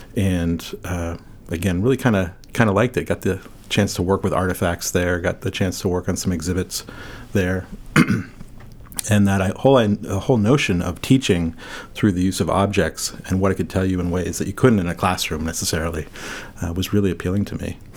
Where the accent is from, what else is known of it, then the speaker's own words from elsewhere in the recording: Massachusetts, United States; I am. I grew up just outside of Boston.